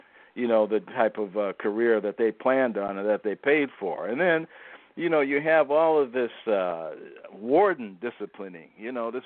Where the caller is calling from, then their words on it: Minnesota, United States; I'm calling from my palatial estate somewhere in the Twin Cities area.